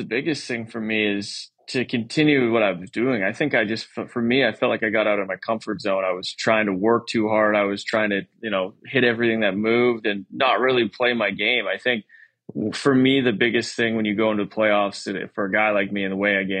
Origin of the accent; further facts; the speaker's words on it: Regina, Saskatchewan, Canada; And I was lucky enough to play there, obviously, my first 7 years. So that was Saskatchewan.